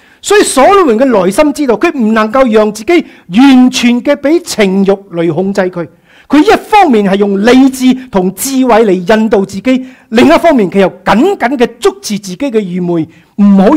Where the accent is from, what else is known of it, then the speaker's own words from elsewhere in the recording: China; 所谓我哋中国人有一句说话叫咩啊？